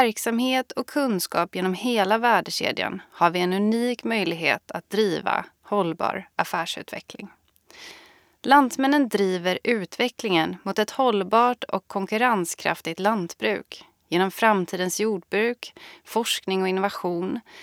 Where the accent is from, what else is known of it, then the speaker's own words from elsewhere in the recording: Halland County, Sweden; now in Stockholm, Sweden; Jag är född och uppvuxen i Halland men bor och arbetar numera i Stockholm.